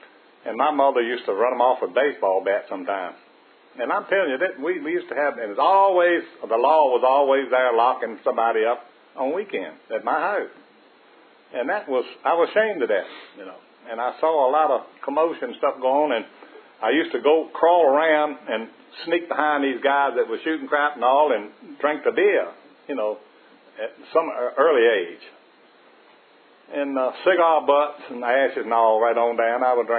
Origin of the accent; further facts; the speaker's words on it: Virginia, United States; Anyway, I was born a while back, you know, and I was born and raised in Culpeper County, and I grew up with a mean, drunken daddy